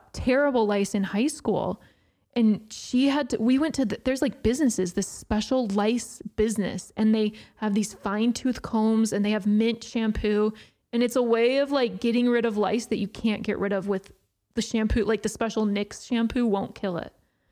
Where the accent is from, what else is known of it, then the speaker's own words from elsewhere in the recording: St. George, Utah, United States; It was, and we're from St. George, and I truly have never been as hot as I was in Florida.